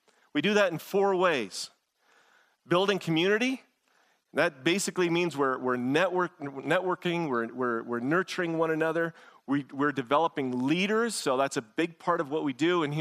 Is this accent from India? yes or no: no; Rosenort, Manitoba, Canada; coming back to my hometown of Rosenart, Manitoba. If any of you have been there, it's just an agricultural town like this, and I grew up on the farm